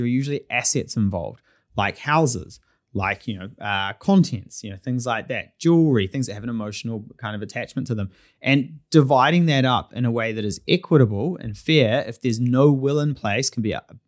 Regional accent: Red Beach, Auckland, New Zealand; my next door neighbor, when I was growing up in Red Beach

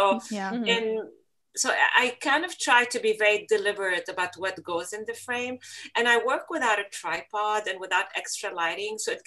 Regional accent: Lebanon; I'm a woman from the Middle East, and I've never felt oppressed or like a second-class citizen growing up in Lebanon.

